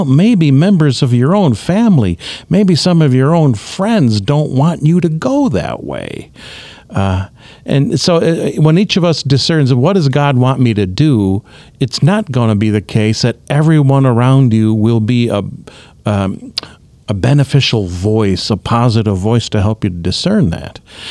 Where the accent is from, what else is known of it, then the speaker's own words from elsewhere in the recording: Cleveland, Ohio, United States; Well, in particular, I grew up in Cleveland, Ohio.